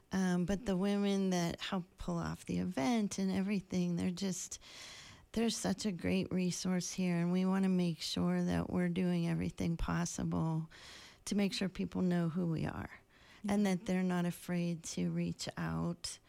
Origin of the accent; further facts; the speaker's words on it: Pennsylvania, United States; I came from Pennsylvania, and we did not have anything like this there.